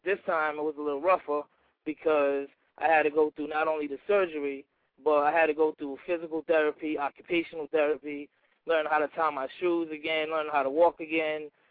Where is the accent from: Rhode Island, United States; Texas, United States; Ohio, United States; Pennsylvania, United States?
Rhode Island, United States; Providence; He's from Pawtucket. I'm from Providence, which is not far